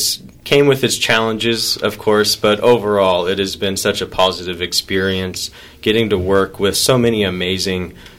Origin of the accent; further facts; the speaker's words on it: Lindsborg, Kansas, United States; Yeah, I'm from Lindsborg, Kansas.